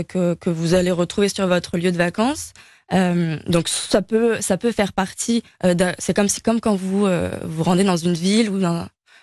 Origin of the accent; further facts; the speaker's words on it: France; Moi, je suis la fondatrice, je suis française.